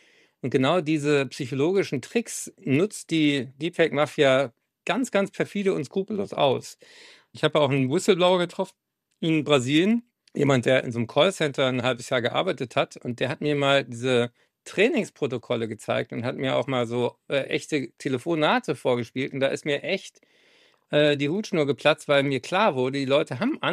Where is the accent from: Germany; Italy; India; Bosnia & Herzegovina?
Germany; Berlin; hier in Berlin, in meiner Heimat, in Tegel